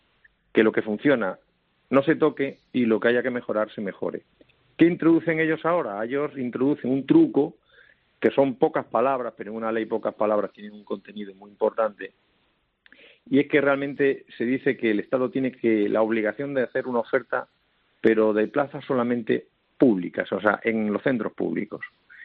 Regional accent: Extremadura, Spain; Yo procedo de Extremadura, ¿sabes?

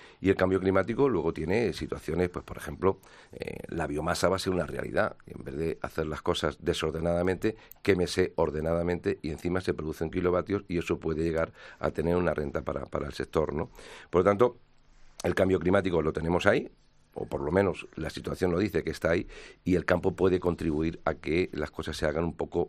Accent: Castilla-La Mancha, Spain; para queso manchego de mi tierra

